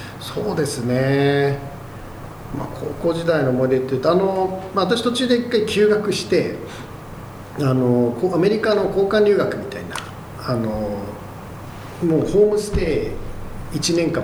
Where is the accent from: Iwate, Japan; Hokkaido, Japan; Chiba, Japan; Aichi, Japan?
Chiba, Japan; Ichikawa; also born or lived in Düsseldorf, Germany; 出身は千葉の市川ですね。